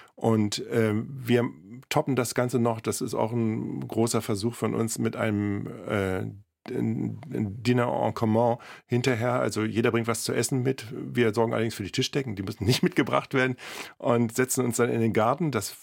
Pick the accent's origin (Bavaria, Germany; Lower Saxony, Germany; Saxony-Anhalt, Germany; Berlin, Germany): Berlin, Germany; Also ist für mich als Berliner eine ganz neue Erfahrung gewesen